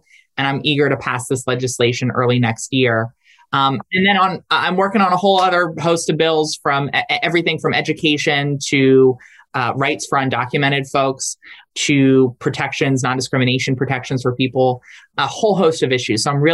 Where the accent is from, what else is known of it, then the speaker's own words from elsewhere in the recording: Delaware, United States; Of course, you know, I'm from Delaware and, you know, I go back with Joe Biden.